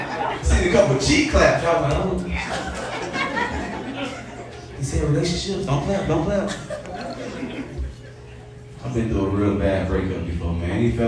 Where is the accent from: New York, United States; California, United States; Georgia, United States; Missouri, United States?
Georgia, United States; Atlanta; Like, I came from Atlanta. I'm used to this shit. I know what's going on.